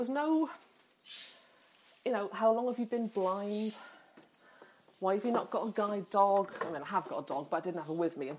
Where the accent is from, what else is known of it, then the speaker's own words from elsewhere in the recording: Wales, United Kingdom; I said, no. I said, I'm from Wales.